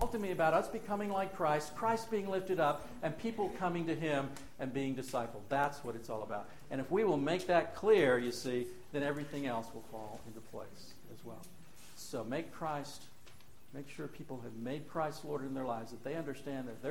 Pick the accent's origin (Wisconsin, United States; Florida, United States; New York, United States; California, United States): Florida, United States; Miami; I grew up in Miami, and so I'm a big Dolphins fan.